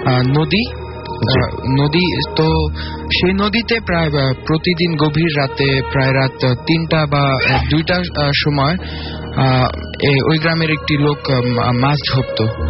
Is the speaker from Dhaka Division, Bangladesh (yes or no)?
yes; Manikganj, Dhaka Division, Bangladesh; now in Dhaka, Bangladesh; আমি পল্টন থেকে এসেছি আর আমার হোম ডিস্ট্রিক্ট হচ্ছে মানিকগঞ্জ।